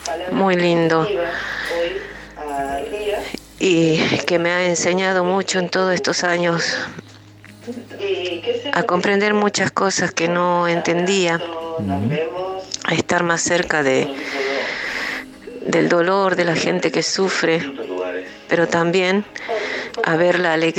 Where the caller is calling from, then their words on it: Rosario de la Frontera, Salta, Argentina; de Rosario de la Frontera.